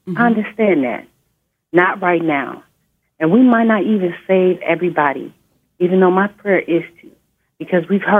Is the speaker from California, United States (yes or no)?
yes; Inglewood, California, United States; I grew up in Inglewood, California.